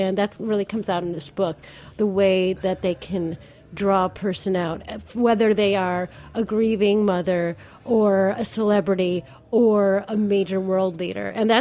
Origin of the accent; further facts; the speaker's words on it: Chicago, Illinois, United States; Yes, I'm actually from Chicago.